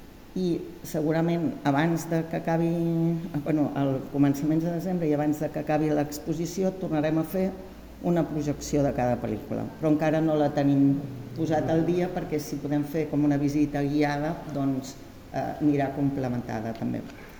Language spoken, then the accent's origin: Catalan; Catalonia, Spain; jo com a catalana